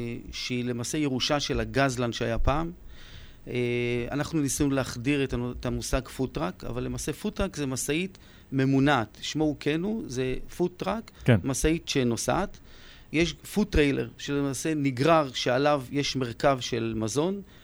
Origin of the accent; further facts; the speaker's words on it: Tel Aviv, Tel Aviv District, Israel; now in Alfei Menashe, Israel; מתל אביב, יליד תל אביב, מתגורר באלפי מנשה.